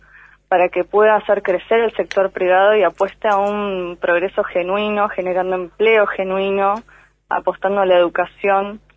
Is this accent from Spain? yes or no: no; Comodoro Rivadavia, Chubut, Argentina; soy nacida y criada en Comodoro.